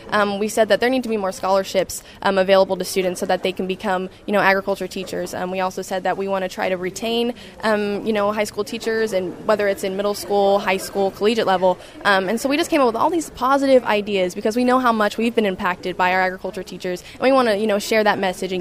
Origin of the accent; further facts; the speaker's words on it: Angels Camp, California, United States; I'm from Angels Camp, California. I am 19 years old.